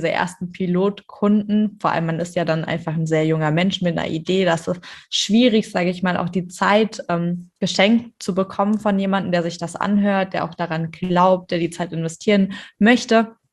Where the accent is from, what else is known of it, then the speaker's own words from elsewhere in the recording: Hesse, Germany; Wir kommen ja auch aus dem Raum Hessen.